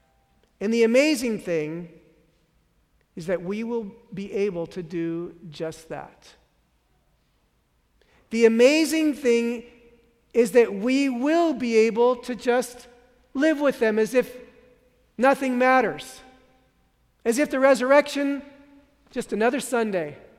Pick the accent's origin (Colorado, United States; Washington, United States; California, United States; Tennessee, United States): California, United States; San Francisco; I grew up in San Francisco